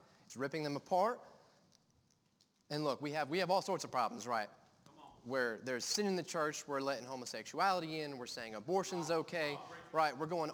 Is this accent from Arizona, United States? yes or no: yes; Apache Junction, Arizona, United States; I am about 2,100 miles away from my home. I am from Apache Junction, Arizona. Long way. Long drive.